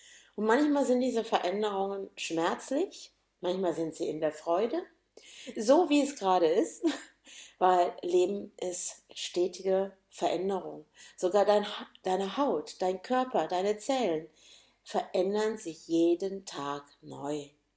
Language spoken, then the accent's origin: German; Hanover, Lower Saxony, Germany; weil ich bin mit meinen Eltern in Hannover groß geworden.